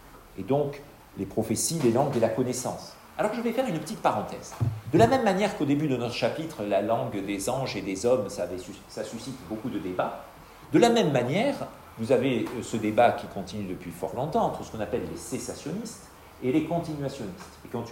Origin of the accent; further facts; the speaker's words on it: France; Surtout quand on est français, je pense, on a plutôt tendance à voir...